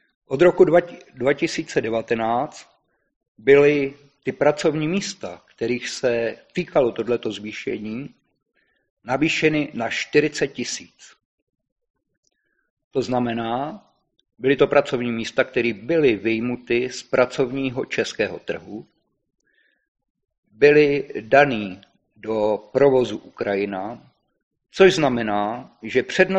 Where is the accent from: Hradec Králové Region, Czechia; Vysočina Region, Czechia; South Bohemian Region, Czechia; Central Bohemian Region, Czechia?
Vysočina Region, Czechia; Jihlava; já jsem z Jihlavy. U nás bohužel bylo teda německé město, byli jsme vyčleněni vlastně z Moravy, patřili jsme pod Říši.